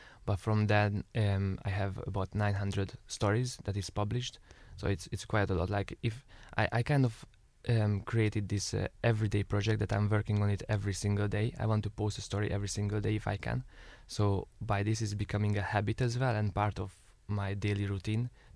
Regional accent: Hungary; now in Dublin, Ireland; Well, I'm originally from Hungary. I came to Dublin about 10 years ago.

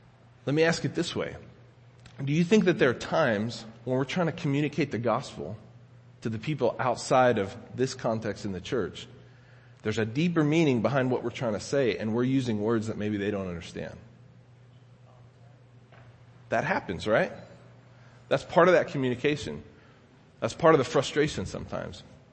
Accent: Dallas, Texas, United States; The next thing that we've learned is we're from Dallas, right?

